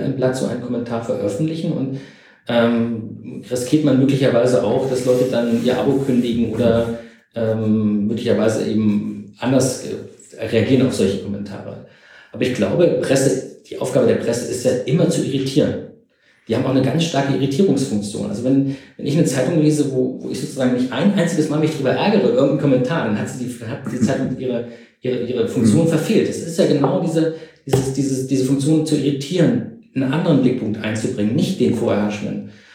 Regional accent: East Germany, Germany; Ja, ich bin ja sogar noch in der DDR groß geworden. Also ich kenne auch diesen kommunistischen Staat.

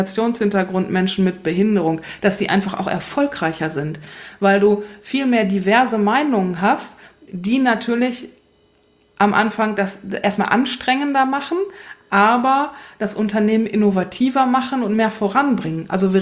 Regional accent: Germany; Ich bin im Westen aufgewachsen.

